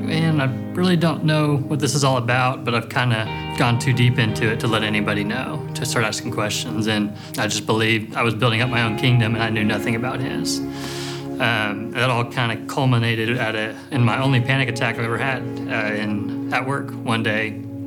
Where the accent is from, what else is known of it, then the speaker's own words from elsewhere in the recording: Texas, United States; now in Oklahoma; I am from West Texas. growing up, always went to church, went to youth groups, went to Sunday schools, ended up going to OU. That's what brought me to Oklahoma.